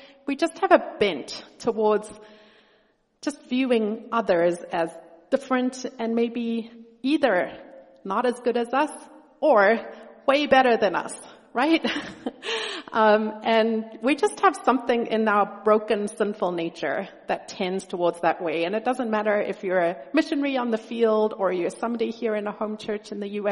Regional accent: South Africa; I'm from South Africa. My parents worked amongst the Xhosa people, one of the black people groups in South Africa. I grew up a pretty unusual white family

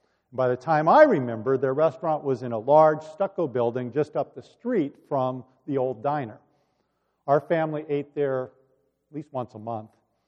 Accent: Santa Monica, California, United States; near where I grew up in Santa Monica, California.

